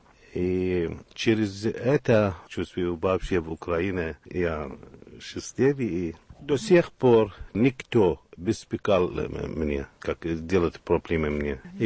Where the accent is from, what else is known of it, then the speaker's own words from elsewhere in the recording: Baghdad, Baghdad Governorate, Iraq; now in Kyiv, Ukraine; Я из Ирака, из Багдада.